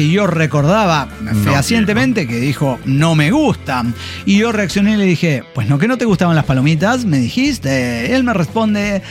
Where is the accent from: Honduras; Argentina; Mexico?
Mexico; Monterrey, Nuevo León; Además, como buena regia, uno aprovecha los momentos de clima, ¿no?